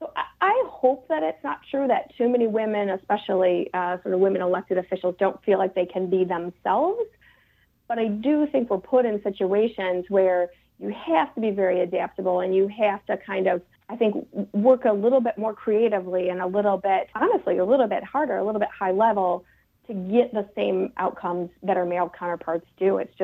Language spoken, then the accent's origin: English; United States; You know, I think as American women, right, we're socialized to have a lot of sort of ability to multitask